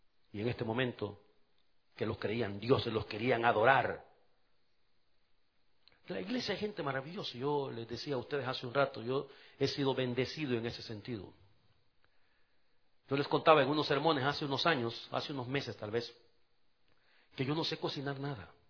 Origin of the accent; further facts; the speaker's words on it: El Salvador; A los 18 ya vivía en el templo, allá en mi país, en El Salvador.